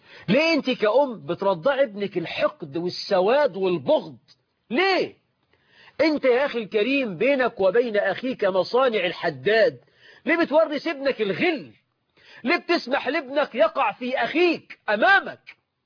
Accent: Egypt; أنا من مصر وأقاربي في أسوان

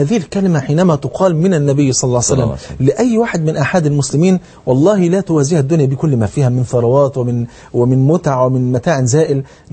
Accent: Egypt; بلغتنا احنا كمصريين

